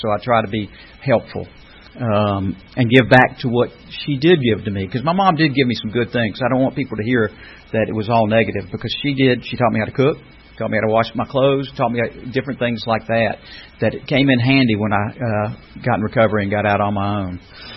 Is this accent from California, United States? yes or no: no; Brunswick, Georgia, United States; born there; And I was born in South Georgia, Brunswick, down there.